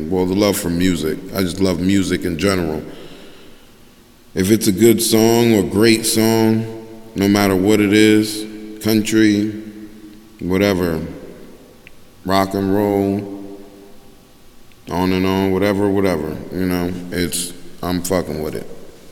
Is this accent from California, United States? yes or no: no; Newark, New Jersey, United States; I was born in Newark, New Jersey. Like, we do love telling motherfuckers we from Newark. No matter where we at, yo, we from Newark, nigga.